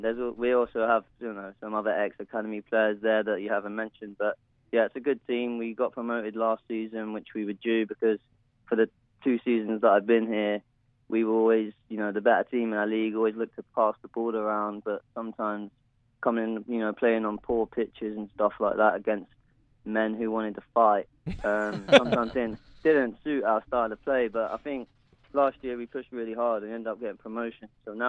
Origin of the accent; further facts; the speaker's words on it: London, United Kingdom; now in Southampton, United Kingdom; Yeah, I'm from London. I grew up there